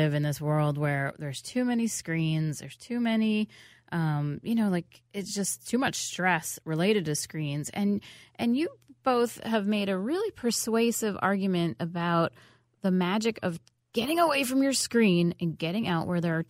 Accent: New York City, New York, United States; as you know, I grew up in New York City

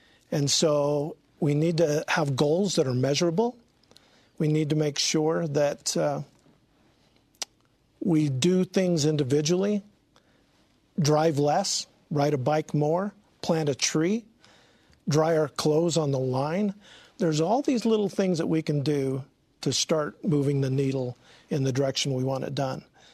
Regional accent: Utah, United States; I grew up in Davis County, lived most of my married life in Weber County. I live in the Cache Valley now.

